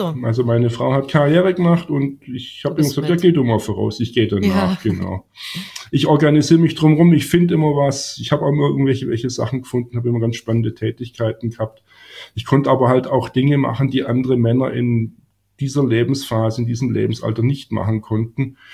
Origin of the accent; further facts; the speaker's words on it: Baden-Württemberg, Germany; ich bin auf dem Land groß geworden, also ich bin ein Urschwabe auf der Schwäbischen Alb groß geworden, aufgewachsen auf dem Dorf.